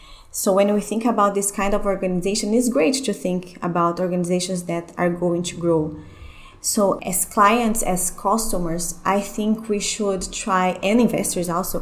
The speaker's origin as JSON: {"language": "English", "country": "Brazil", "said": "I'm from Brazil. I live in Brazil"}